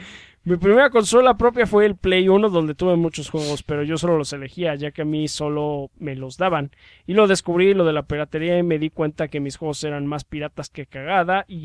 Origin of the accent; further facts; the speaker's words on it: Peru; como soy de Perú y tengo una cuenta peruana de PlayStation 3 y aquí no hay PlayStation Store.